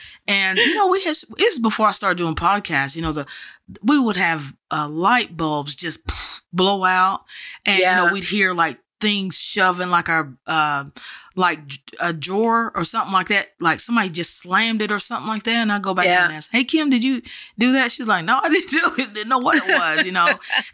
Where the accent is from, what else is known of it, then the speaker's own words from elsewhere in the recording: Texas, United States; I'm from Texas, you know.